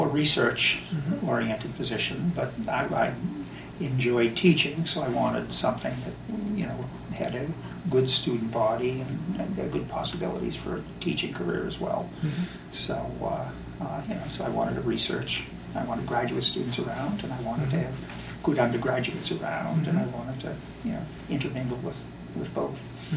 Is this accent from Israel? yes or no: no; Massachusetts, United States; accent: New England; Yeah. Well, I grew up north of Boston, close to New Hampshire. And in fact, that's where we raised our kids, and more or less the same town, the same town where I grew up.